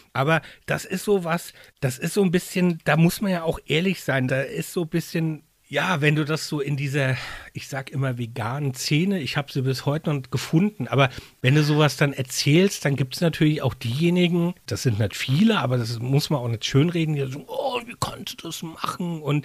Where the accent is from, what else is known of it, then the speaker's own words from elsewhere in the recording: Mainz, Rhineland-Palatinate, Germany; ich bin ja auch hier in Mainz zur Schule gegangen.